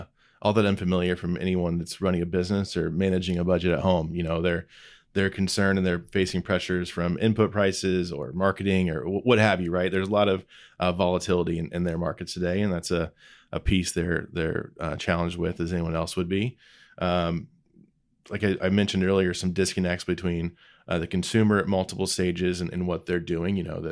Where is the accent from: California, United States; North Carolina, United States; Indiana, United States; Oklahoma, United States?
Indiana, United States; Lebanon; So for me, I grew up in Lebanon, Indiana, just northwest of Indianapolis. It's home. It's always been home. Growing up specifically, we grew up in the country, I would say, but not in agriculture